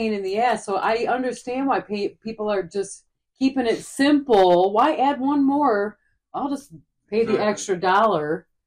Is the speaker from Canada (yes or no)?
yes; Canada; I'm Canadian, and it wouldn't let me pay.